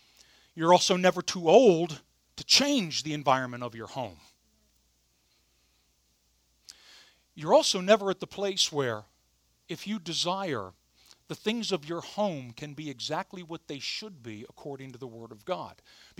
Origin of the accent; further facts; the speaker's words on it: Claymont, Delaware, United States; I think of my home that I grew up in Claymont, Delaware, about an hour and a half or so from here.